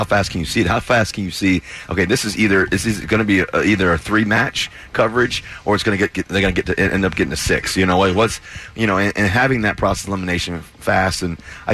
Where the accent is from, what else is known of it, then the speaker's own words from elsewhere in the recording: Cincinnati, Ohio, United States; I grew up, I was born in Cincinnati, Ohio, 1988, when you won the MVP.